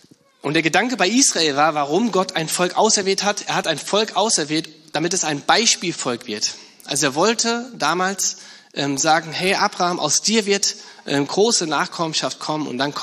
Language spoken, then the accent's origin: German; Rhineland-Palatinate, Germany; ich komme aus der Nähe von Mainz